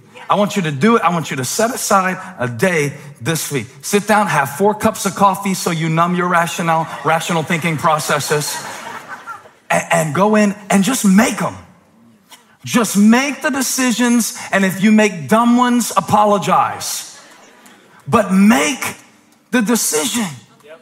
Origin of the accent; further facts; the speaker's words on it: Moncks Corner, South Carolina, United States; now in Charlotte, United States; I don't know if it was just growing up in Monk's Corner. You didn't have to decide where to send your kids to school. There were two. I moved to Charlotte.